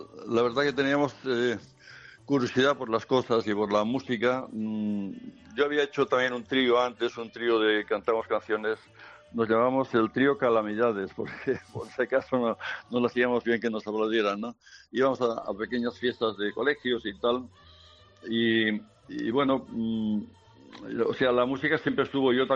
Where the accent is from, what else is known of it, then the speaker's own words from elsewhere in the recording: Barcelona, Catalonia, Spain; born there; nací en Barcelona, pero mis padres eran aragoneses